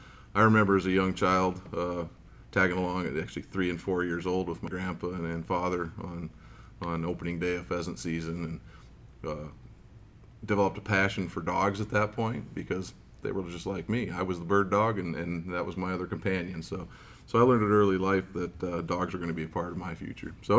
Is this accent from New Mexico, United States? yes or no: no; Iowa, United States; I grew up in Iowa originally, come from a family of long line of hunters. My mother's side are Minnesotans, and my dad was a farmer, grew up in a farming family in Iowa.